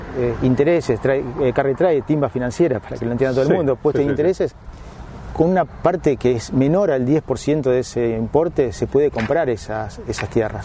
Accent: Boulogne, Buenos Aires Province, Argentina; todos los que somos de Boulogne, yo soy de Boulogne, vamos siempre a la estación.

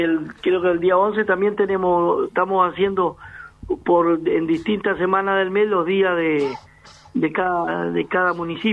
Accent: Concordia, Entre Ríos, Argentina; born there; todo de nuestra zona de Concordia, porque ustedes saben que yo nací en Concordia.

